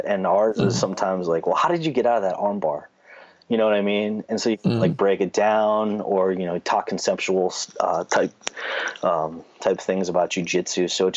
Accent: New England, United States; We're both from New England, so we're very

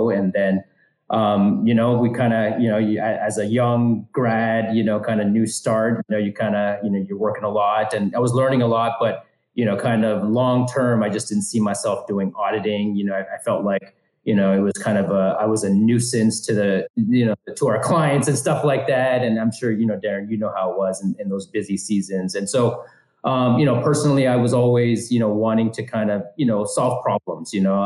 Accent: Canada; I'm born and raised in Canada. And so, you know, kind of second generation from immigrant parents

